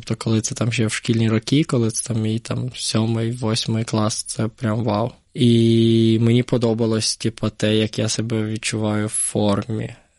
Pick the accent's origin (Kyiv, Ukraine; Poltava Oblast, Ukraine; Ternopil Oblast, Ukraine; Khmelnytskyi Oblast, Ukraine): Poltava Oblast, Ukraine; Poltava; Потім в моєму житті з'явився в Полтаві, звідки я родом.